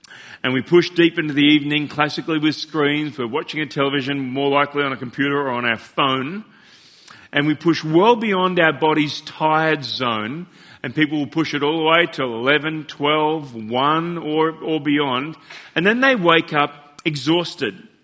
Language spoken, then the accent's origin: English; Australia; I'm Australian